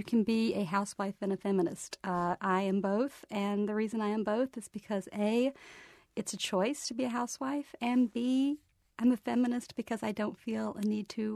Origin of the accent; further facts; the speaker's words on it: Alabama, United States; I know who I am and I know what it is to be from the South